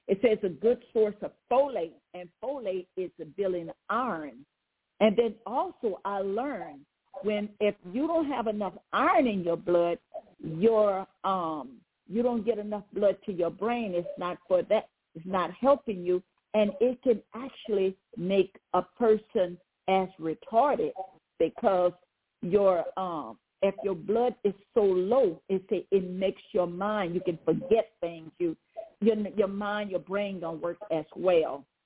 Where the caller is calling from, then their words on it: Baton Rouge, Louisiana, United States; I'm calling from Baton Rouge, Louisiana.